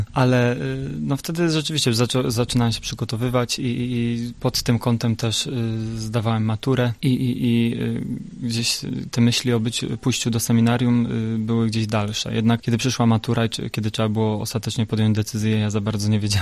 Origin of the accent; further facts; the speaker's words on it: Zdzieszowice, Opole Voivodeship, Poland; pochodzę ze Zdzieszowic